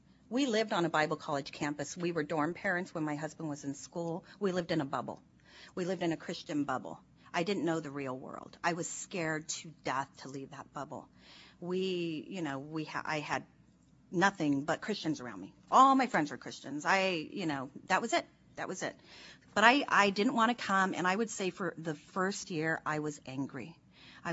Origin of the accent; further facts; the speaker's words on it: Los Angeles, California, United States; Then he felt called back here to California. We're from Los Angeles area. My in-laws are here. My mother was here.